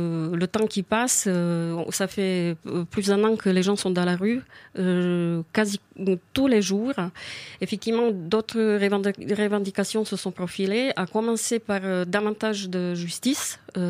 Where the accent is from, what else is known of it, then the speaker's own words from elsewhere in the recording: Serbia; la gare ferroviaire de Novi Sad, il s'agit de la deuxième ville de mon pays natal